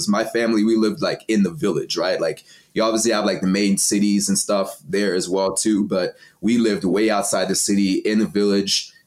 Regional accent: Texas, United States; also born or lived in Cameroon; now in Vancouver; So I was born in Texas, but my dad's side is from Nigeria and my mom's side is from Cameroon. So when they had me, they're still in school. And so they sent me back home to Cameroon.

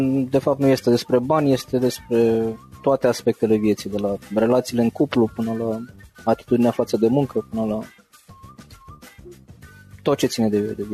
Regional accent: Bacău, Bacău County, Romania; moved away as an adult; am plecat din Bacău, acum vreo 20 de ani, am păscut caprele până la 18 ani. Am ajuns la facultate aici și n-am vrut să mă întorc înapoi

